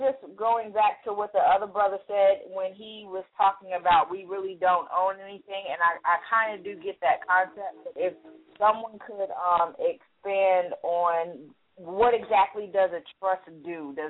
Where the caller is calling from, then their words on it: Atlanta, Georgia, United States; I'm calling from Atlanta, Georgia.